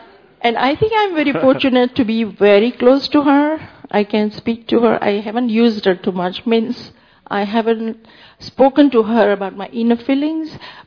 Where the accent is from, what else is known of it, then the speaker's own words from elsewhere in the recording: London, United Kingdom; I'm from London.